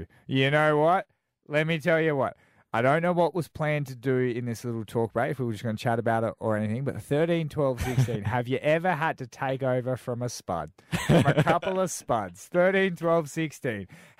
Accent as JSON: {"language": "English", "town": "Perth", "region": "Western Australia", "country": "Australia", "said": "there's classic Perth thing where it's like we're from Perth, so they're often thinking that they get left out."}